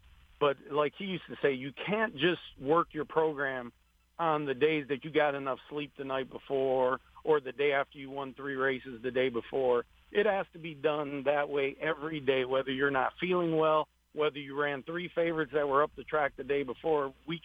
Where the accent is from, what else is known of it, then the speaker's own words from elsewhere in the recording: Chicago, Illinois, United States; He's from Akron, Ohio. I grew up in Chicago.